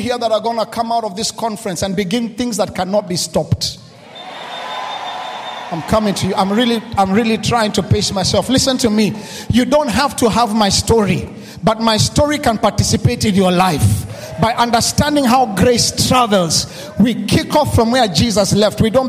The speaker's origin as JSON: {"language": "English", "country": "Kenya", "said": "I'm coming from Kenya. Listen to me. We are a different culture."}